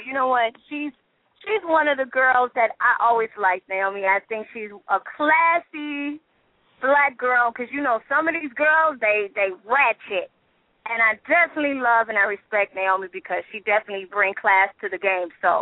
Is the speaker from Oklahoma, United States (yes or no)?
no; Compton, California, United States; I'm from L.A. I was, you know, born and raised in Compton.